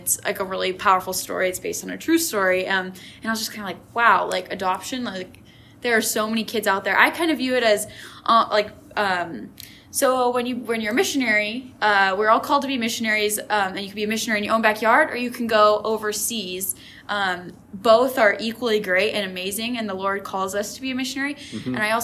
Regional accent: Minnesota, United States; now in Wichita, United States; I am originally from Minnesota. I am a Minnesota native.

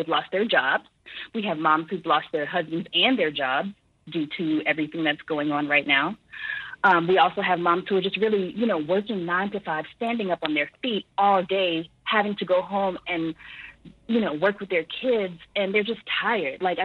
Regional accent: Louisiana, United States; moved away; Like, I'm from Louisiana, small town in between New Orleans and Baton Rouge. I actually had to make the move to the Bay Area to get economic opportunity and increase.

